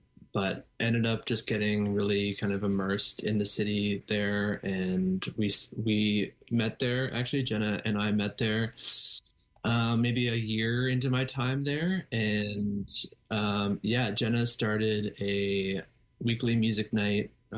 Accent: Moncton, New Brunswick, Canada; moved away as an adult; I am. Yeah. I grew up in Moncton. I moved away when I was about 18.

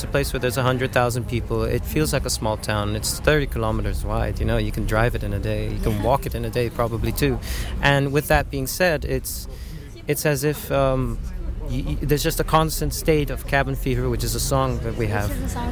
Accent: Aruba; because we're from Aruba and everybody always asks about, you know, either where is that or I can't believe you're from there

